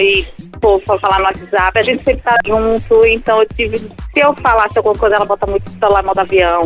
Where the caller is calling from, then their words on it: Aracaju, Sergipe, Brazil; Eu falo aqui de Aracaju, Sergipe.